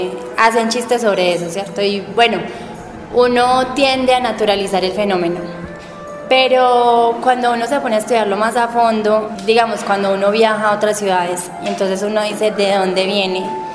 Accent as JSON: {"language": "Spanish", "town": "Pereira", "region": "Risaralda", "country": "Colombia", "tie": "born there", "said": "yo nací en Pereira, que es la capital de Risaralda, que hace parte de lo que antes se conocía como Eje Cafetero, pero que ahora se le conoce como el Triángulo del Café."}